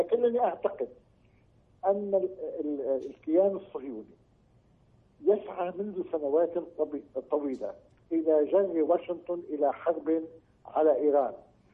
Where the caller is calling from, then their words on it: Beirut, Beirut Governorate, Lebanon; وأنا أتكلم معك من بيروت حيث شهدنا كل أنواع الصراعات